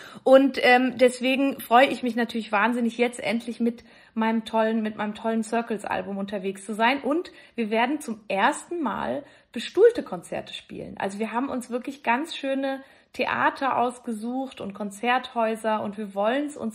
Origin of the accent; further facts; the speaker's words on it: Valais, Switzerland; ich komme ja aus dem Wallis ursprünglich